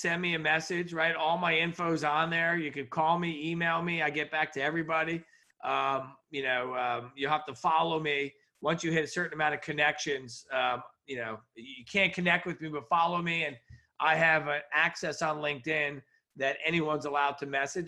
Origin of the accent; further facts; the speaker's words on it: New York, United States; I was going to say you didn't know I was from New York, but most do, because I'm up there all the time.